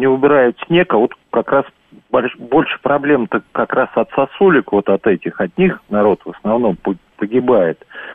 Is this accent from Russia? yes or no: yes; Saint Petersburg, Russia; я из Петербурга